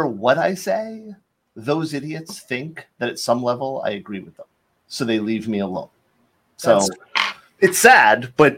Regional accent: Florida, United States; Yeah. So I mean, I grew up in Florida. We didn't have that stuff.

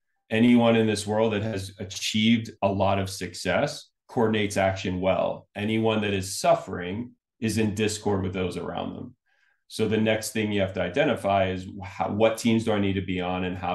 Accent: United States; One of the things that we know as especially as an American is that anything worthwhile takes a lot of pain, suffering, and effort.

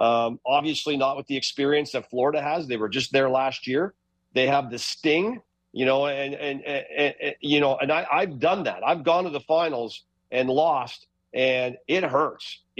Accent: Canada; I'm a Canadian.

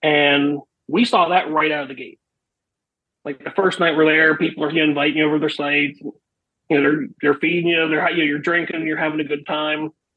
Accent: State College, Pennsylvania, United States; now in Hershey, United States; I mean, I'm originally from the State College area. My wife from the Pittsburgh area, but we're currently in the Hershey area.

